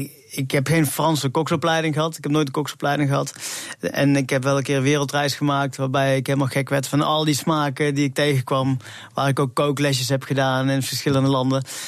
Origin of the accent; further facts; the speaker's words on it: North Brabant, Netherlands; Maar het is, het is Brabants. En ook niet eens over heel Brabant kent het, maar waar ik vandaan kom noemen ze Petossi stamppot.